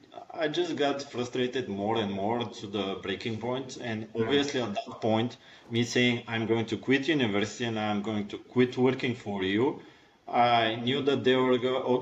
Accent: Sofia, Sofia City, Bulgaria; English is a second language; I'm from Sofia, Bulgaria.

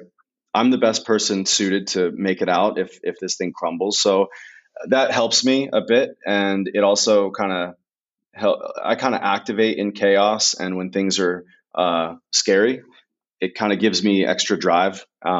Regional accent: United States; And my edge, obviously I'm American. So my edge comes from growing up in poverty

